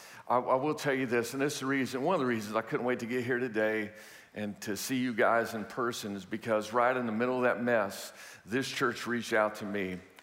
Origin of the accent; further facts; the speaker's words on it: Houston, Texas, United States; You know, I'm from Houston, we're from Houston